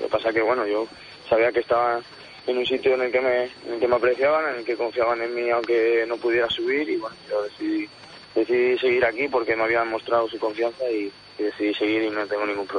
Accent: Palencia, Castile and León, Spain; el fin de semana en mi tierra, en Palencia, ya te digo que hemos tenido 4 días libres

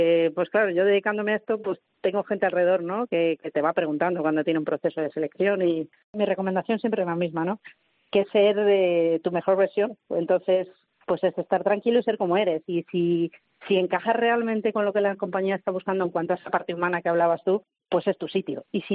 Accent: Spain; eso es un poco parte de nuestra cultura como españoles

